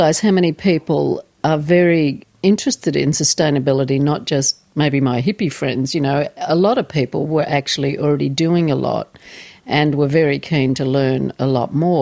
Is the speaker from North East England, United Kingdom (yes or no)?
yes; Newcastle, North East England, United Kingdom; This time I've lived here 7 years. I grew up in Newcastle and lived for many, many, many years.